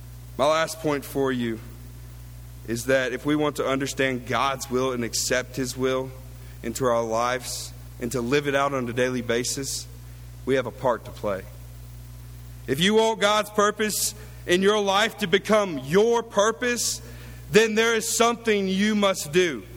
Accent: Columbia, South Carolina, United States; I got to preach at one of the local congregations in my hometown in Columbia, South Carolina.

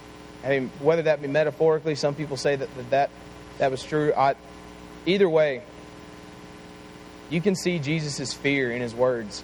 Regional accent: Chattanooga, Tennessee, United States; Like I said, I grew up in Chattanooga.

